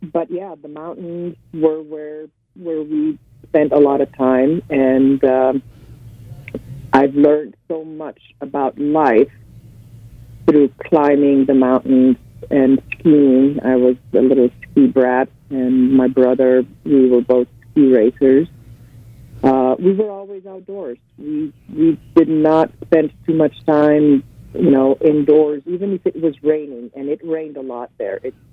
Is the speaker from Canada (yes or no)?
no; Slovenia; now in United States; But growing up in Yugoslavia was, and in Slovenia was magical, and I was very lucky.